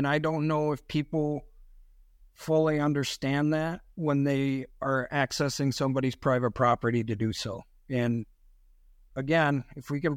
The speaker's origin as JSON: {"language": "English", "town": "Devils Lake", "region": "North Dakota", "country": "United States", "tie": "born or raised there", "said": "We grew up in Devil's Lake, the two of us, and we hunted just like you guys, and friends with farmers, friends with hunters."}